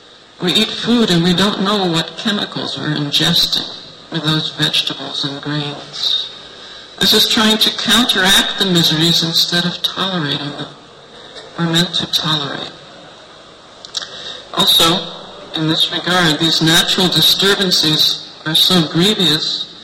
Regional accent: United States; I'm from America, so I keep a little track of what's happening in America.

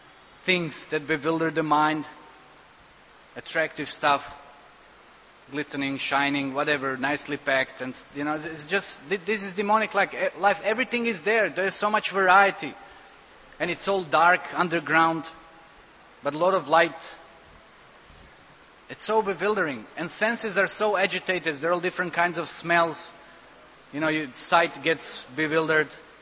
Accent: India; especially I came here from India and you're down underground somewhere and everything is so shiny

